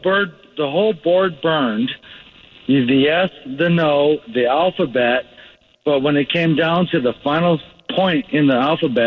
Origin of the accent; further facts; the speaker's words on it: Craig, Colorado, United States; So, I grew up in Craig, Colorado, right?